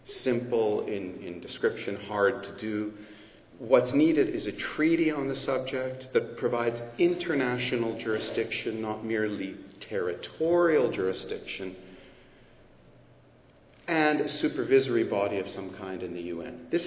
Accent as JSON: {"language": "English", "country": "Canada", "said": "I'm Canadian."}